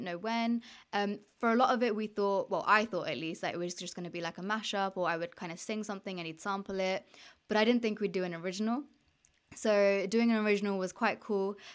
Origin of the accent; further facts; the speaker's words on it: United Kingdom; first language Telugu; bringing in my mother tongue, Telugu, which meant a lot because I didn't see that put up in the British Asian scene growing up.